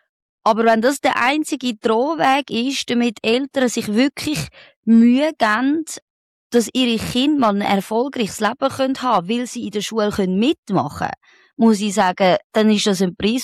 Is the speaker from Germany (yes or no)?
no; Switzerland; German is a second language; und Schweizerin bin ich auch noch.